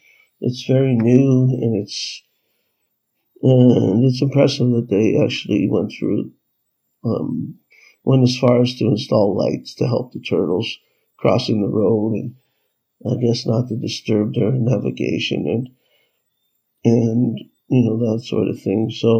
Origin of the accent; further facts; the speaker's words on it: Canada; of course, we're Canadian, so they had no idea who they were messing with.